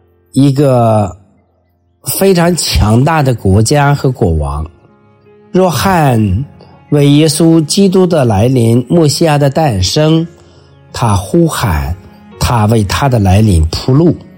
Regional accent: China; 所以我们中国人呢，也有这些词语

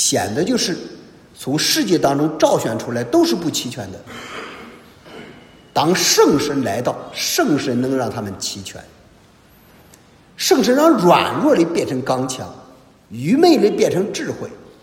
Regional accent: China; 我们中国人有这个成语，中国人更有这个毛病，叫好事不出门，坏事传千里。

